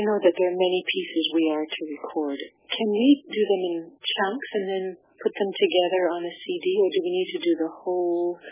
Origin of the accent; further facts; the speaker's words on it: Bainbridge Island, Washington, United States; from Bainbridge Island, near Seattle.